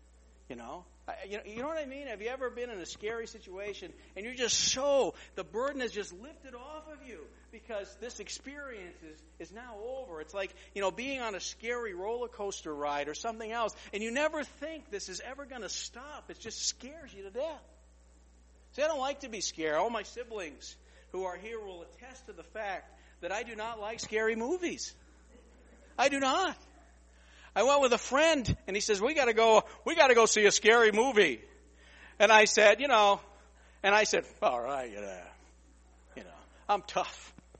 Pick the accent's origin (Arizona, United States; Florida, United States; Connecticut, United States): Connecticut, United States; Mystic; also born or lived in Groton; And I remember, you know, when we moved to a house from Groton to Mystic, Connecticut, and I was finally getting my own bedroom.